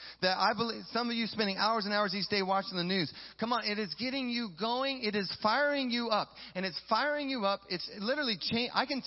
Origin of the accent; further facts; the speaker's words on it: Auburn, Washington, United States; I grew up in Auburn.